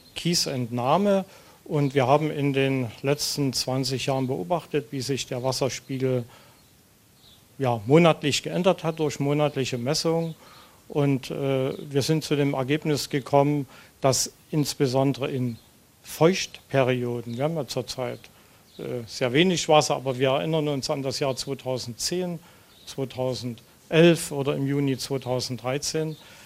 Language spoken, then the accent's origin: German; Lusatia, Germany; bei uns in der Lausitz ist unten immer Süden und oben Norden